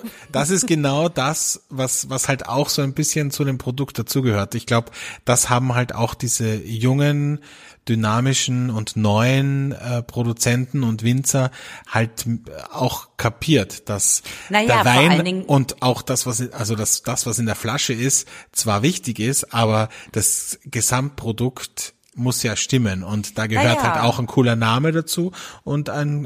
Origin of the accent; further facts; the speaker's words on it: Velden, Carinthia, Austria; ich habe früher bei uns in Felden, wo ich aufgewachsen bin, immer in den Sommerferien in Hotels und Restaurants gejobbt